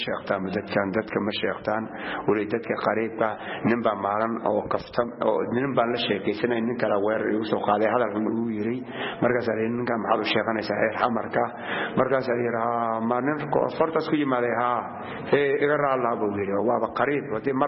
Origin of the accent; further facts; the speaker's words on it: Qoryooley, Lower Shabelle, Somalia; moved away; waxaan ka imaaday gobolka Shabeelo Hoose gaar ahaan degmada Qoryooley